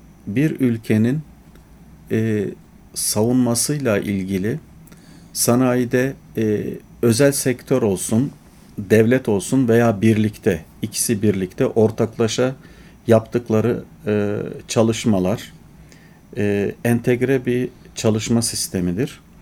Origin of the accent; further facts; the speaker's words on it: Kemalpaşa, İzmir, Turkey; Ben İzmir Kemalpaşa ilçesi Halil Beyli köyünde doğdum. İlk ve orta öğrenimimi kendi köyümde tamamladıktan sonra